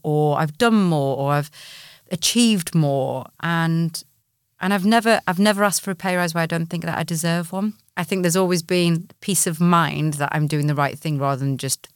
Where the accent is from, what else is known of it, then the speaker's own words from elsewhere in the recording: Newcastle, North East England, United Kingdom; I grew up in a not over the very northern environment. I'm from Newcastle originally, so very, very northern parents.